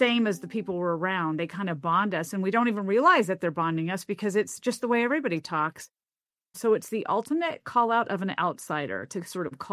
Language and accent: English; Memphis, Tennessee, United States; I grew up in Memphis, Tennessee, definitely an accented place that was aware of its accent. All my formative accent years were there, and I didn't notice that my parents sounded different.